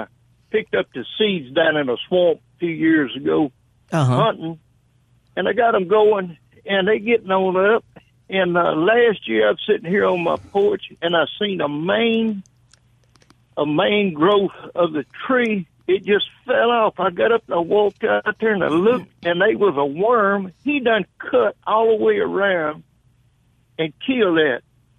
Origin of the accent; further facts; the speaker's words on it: United States; Oh, look, I'm Native American. I'm Choctaw.